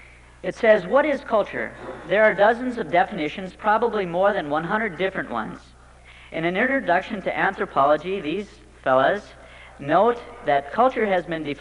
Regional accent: Muddy Cluster, Montana, United States; And I come from Muddy Cluster. Now, Lame Deer's the big town. That's 1,500 people. That's 4.5 miles east of us.

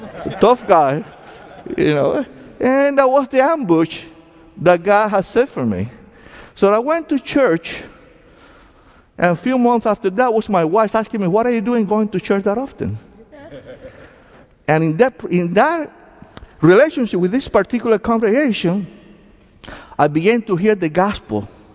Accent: Cuba; now in United States; Because I came from Cuba back in 1980. I was a former Roman Catholic.

